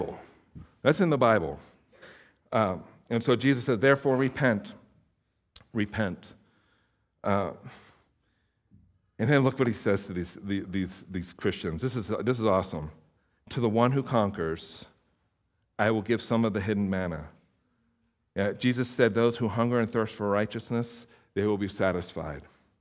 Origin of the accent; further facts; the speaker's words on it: East Coast, United States; because I grew up on the East Coast, right?